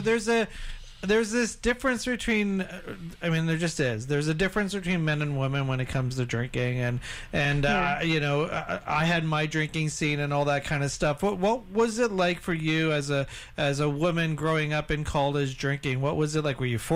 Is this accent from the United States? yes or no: no; Ontario, Canada; now in British Columbia, Canada; I grew up in Ontario. Now I'm in BC, but I'm very close to Detroit.